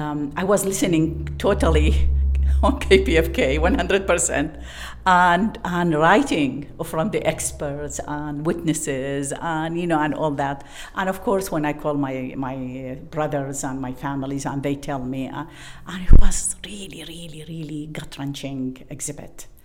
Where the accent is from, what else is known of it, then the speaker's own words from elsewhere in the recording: Baghdad, Baghdad Governorate, Iraq; English is a second language; moved away as an adult; now in United States; Originally, I came from Iraq, Baghdad, and I came to the U.S. in 1970 with my husband.